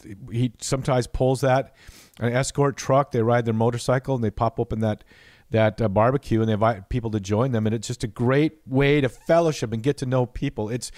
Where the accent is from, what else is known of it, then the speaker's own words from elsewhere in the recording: California, United States; also born or lived in Powers Lake, North Dakota; But no, I was born in Powers Lake, and as a kid, I lived there, I think, 2 years, and then moved to California. Then I came back for two more years